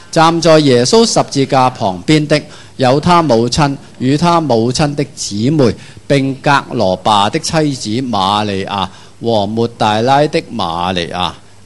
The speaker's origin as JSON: {"language": "Cantonese", "country": "Hong Kong", "said": "我哋香港人有句说话叫身体最诚实"}